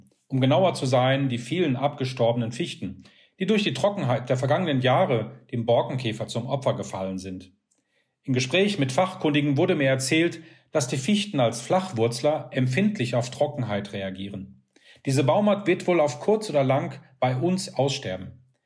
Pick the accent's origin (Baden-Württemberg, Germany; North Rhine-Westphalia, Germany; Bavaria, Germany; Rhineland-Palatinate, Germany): North Rhine-Westphalia, Germany; meinen Urlaub in meiner Heimat im Sauerland zu verbringen.